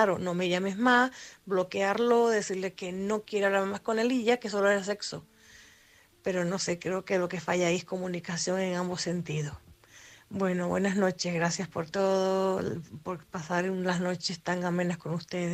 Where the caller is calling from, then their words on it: Tenerife, Canary Islands, Spain; de Tenerife.